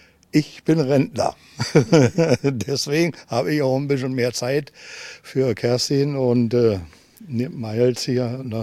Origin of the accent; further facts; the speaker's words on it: Germany; Ja, geboren in Seehausen, hier groß geworden.